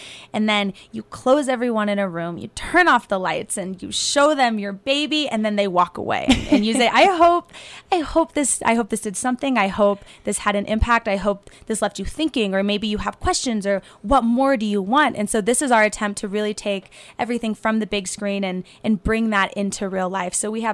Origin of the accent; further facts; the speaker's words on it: Carbondale, Illinois, United States; And I'm from Carbondale, so that was where I went to school and where my mom taught.